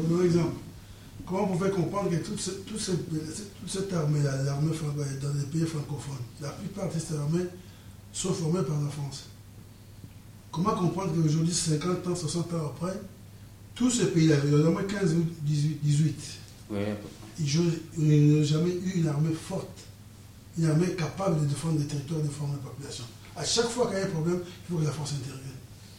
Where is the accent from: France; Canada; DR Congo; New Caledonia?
DR Congo; Par contre, moi je ne suis pas du Tchad, moi je suis du Congo. Je suis colonisé par les Belges.